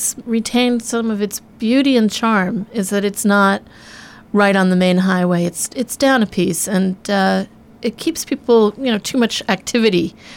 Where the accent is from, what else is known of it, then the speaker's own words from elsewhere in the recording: New Jersey, United States; I grew up in New Jersey, and I came to...